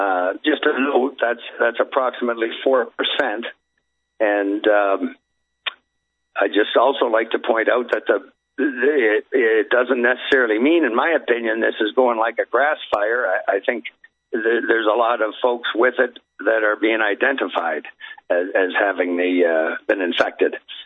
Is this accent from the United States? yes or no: no; Canada; and I'm from Canada, so in the wintertime, I would leave the bedroom window right over the head of my bed, cracked open